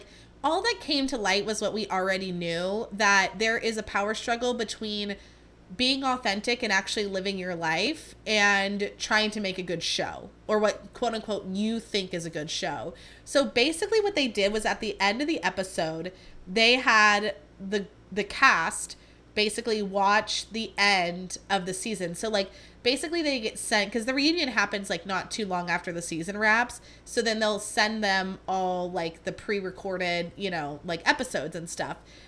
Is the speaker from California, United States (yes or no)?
yes; San Jose, California, United States; born there; I guess I was born in San Jose, so I guess I'm from here, but I live here now